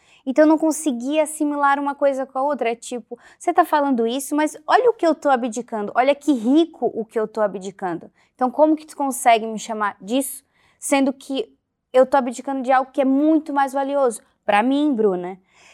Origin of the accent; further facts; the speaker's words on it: Santa Catarina, Brazil; moved away; porque eu moro, sou de Santa Catarina, o sul do país, e fui para o Rio de Janeiro. E fui morar sozinha, longe da minha família